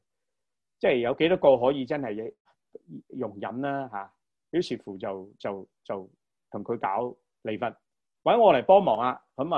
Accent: Guangdong, China; 咁我哋廣東人講包二奶啦

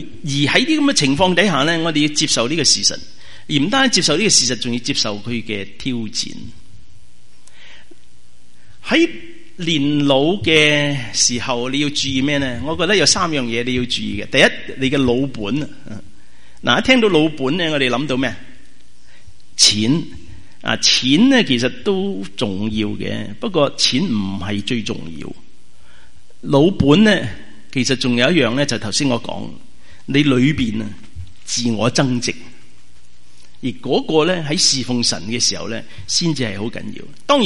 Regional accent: Guangdong, China; 我哋广东人有一句说话话

